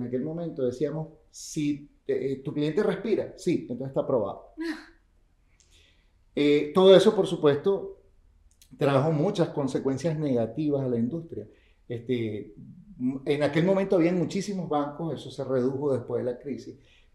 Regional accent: Venezuela; now in United States; yo soy venezolano. Tengo 25 años viviendo acá en los Estados Unidos, específicamente en el sur de Florida.

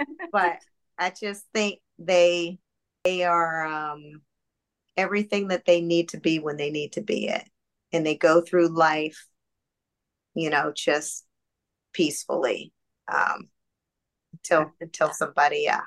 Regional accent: Pittsburgh, Pennsylvania, United States; I grew up in Pittsburgh, so we're huge right. Pittsburgh Steeler fans there.

